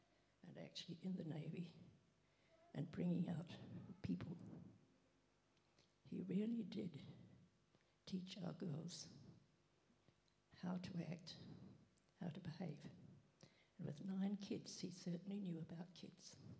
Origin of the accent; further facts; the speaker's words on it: Te Aroha, Waikato, New Zealand; I come from Te Araha and lived opposite the Catholic Church.